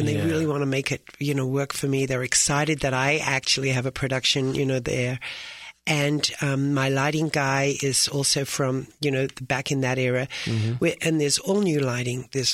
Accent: Australia; And I grew up with them in Australia

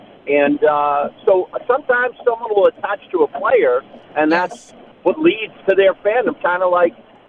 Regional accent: New York, United States; I grew up in New York.

